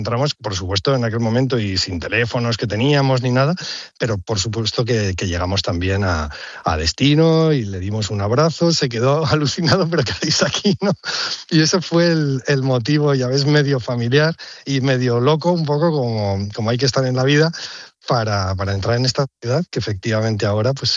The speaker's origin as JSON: {"language": "Spanish", "region": "La Rioja", "country": "Spain", "tie": "born or raised there", "said": "Yo en aquel momento vivía en La Rioja, en mi tierra"}